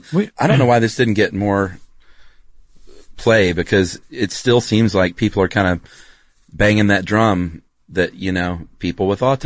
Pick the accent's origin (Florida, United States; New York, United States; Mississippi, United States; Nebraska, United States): Florida, United States; I grew up in Florida, so we spent most of the summer with our shoes off.